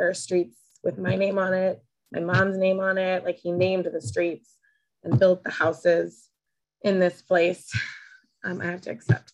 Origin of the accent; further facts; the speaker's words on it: Peralta, New Mexico, United States; born there; I was born in 1982 in Peralta, New Mexico, which is just outside of Albuquerque.